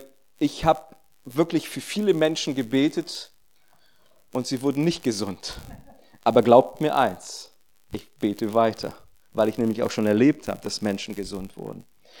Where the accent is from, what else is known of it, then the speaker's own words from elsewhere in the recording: Rio Grande do Sul, Brazil; wenn wir in Porto Alegre sind, das ist ganz im Süden, das ist das Bundesland, wo ich aufgewachsen bin